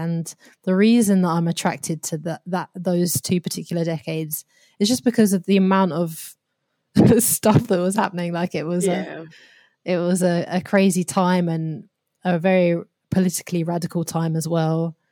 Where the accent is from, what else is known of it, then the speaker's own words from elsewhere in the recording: United Kingdom; my position growing up in Britain. And particularly because I grew up in a place where there were not a lot of people like me.